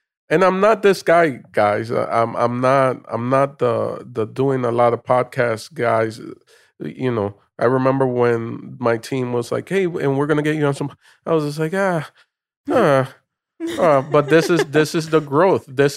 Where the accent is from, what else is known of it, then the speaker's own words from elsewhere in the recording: Dominican Republic; also born or lived in Puerto Rico; And I just so happened to be in her belly, and I was born in Puerto Rico. So I was a U.S. citizen, but then she wasn't, so she had to go back. She went back, and then part of my childhood was there in the Dominican Republic, which I loved.